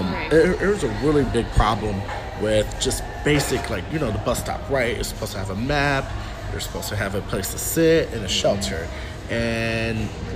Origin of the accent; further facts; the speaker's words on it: Detroit, Michigan, United States; I'm also from Detroit. Grew up on the West Side as well.